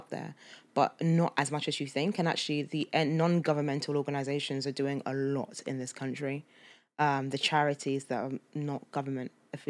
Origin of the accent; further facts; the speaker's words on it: Nigeria; I'm Nigerian, I'm Igbo.